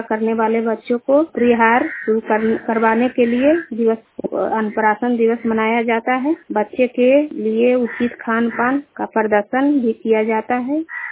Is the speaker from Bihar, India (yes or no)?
yes; Nalanda, Bihar, India; मैं ललंदा जिला की निवासी हूँ।